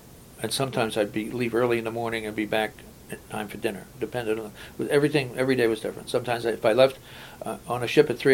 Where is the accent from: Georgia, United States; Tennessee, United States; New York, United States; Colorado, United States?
New York, United States; Brooklyn; now in Maine, United States; I live in Maine. It's wonderful. I'm a kid from Brooklyn